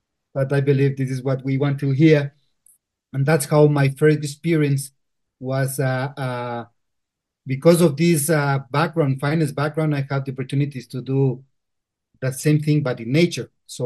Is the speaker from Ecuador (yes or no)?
yes; Quito, Pichincha, Ecuador; English is a second language; Well, I was born and raised in Quito, in the capital of Ecuador.